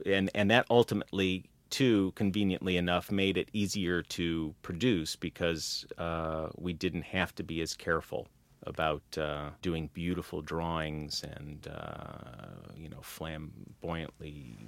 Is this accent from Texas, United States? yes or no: no; Chicago, Illinois, United States; also born or lived in New York; Yeah, I grew up in Chicago and you could see them. They showed them on TV. They never had Tom and Jerry on in Chicago. I didn't see Tom and Jerry until after I moved to New York.